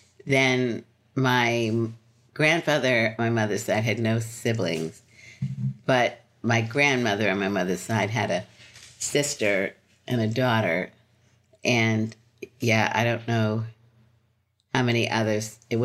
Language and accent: English; Brooklyn, New York, United States; also born or lived in Philadelphia; And then my parents moved to Brooklyn. Okay. So I lived in Brooklyn until I was 25.